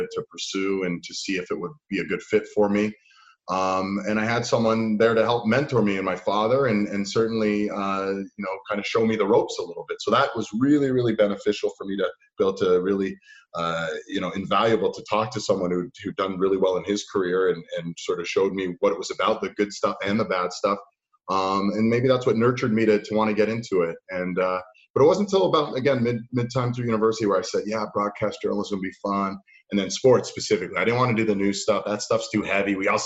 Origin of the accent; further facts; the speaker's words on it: Toronto, Ontario, Canada; So I grew up in downtown Toronto in an area called the Annex, and which is cool because it's very multicultural and it's also just, it's socially and economically diverse too.